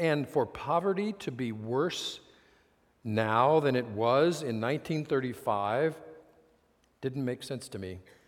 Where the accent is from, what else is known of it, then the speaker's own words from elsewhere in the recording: Midwest, United States; I grew up in the Midwest in a fairly rural area, in a heavily wooded area.